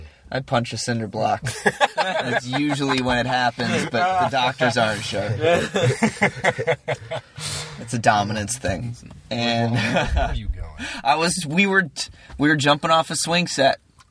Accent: Florida, United States; I don't know shit about the Great Lakes. I'm from Florida. I'm from Florida. Yep. University of Miami.

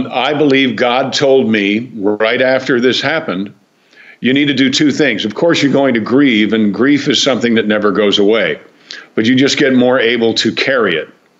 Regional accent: Mount Kisco, New York, United States

